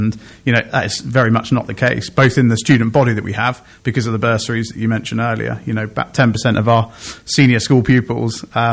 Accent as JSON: {"language": "English", "region": "South West England", "country": "United Kingdom", "said": "Southwest originally, Somerset area, but I've been living in Kent for the last kind of 7-8 years on the coast."}